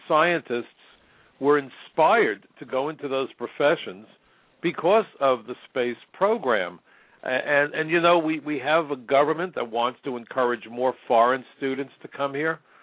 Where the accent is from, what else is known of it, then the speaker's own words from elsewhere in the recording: New York City, New York, United States; I'm a New Yorker. On 9/11, the ashes landed on my home.